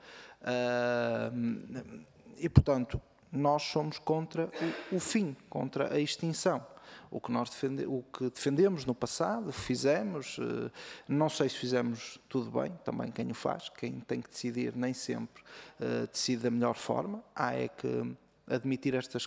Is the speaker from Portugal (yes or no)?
yes; Vila Nova de Famalicão, Norte, Portugal; e portanto eu sou de Famalicão, já estive em Barcelos, até à minha terra.